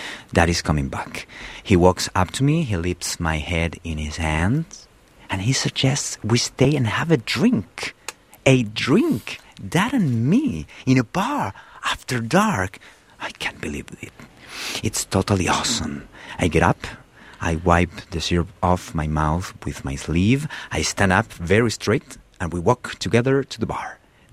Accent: Spain; also born or lived in Argentina; I was born in Latin America and Argentina, but I grew up in Spain, in Europe.

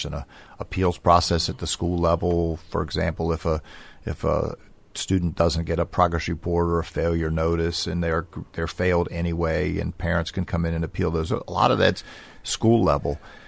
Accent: Maryland, United States; I grew up in Prince George's County. I came back to Prince George's County knowing that there were significant issues confronting the district.

